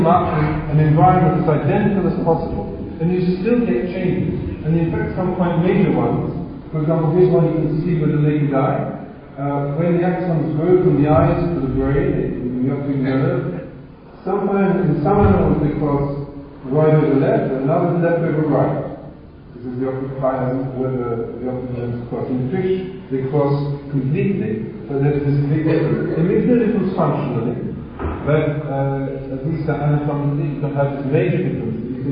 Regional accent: England, United Kingdom; So I'm English.

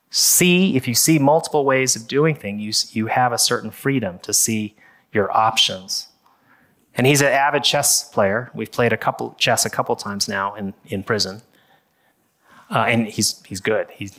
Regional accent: United States; I am Chinese. I'm Chinese American. So I don't speak Chinese, but I even when I ask for that menu

